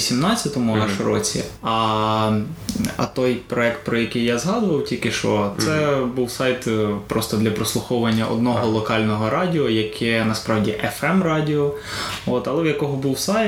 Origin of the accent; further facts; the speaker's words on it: Ivano-Frankivsk Oblast, Ukraine; Я з Коломийщини